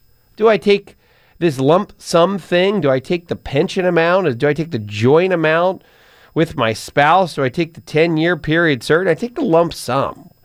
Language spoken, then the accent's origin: English; Pennsylvania, United States; Michigan, North Carolina, Pennsylvania, my home state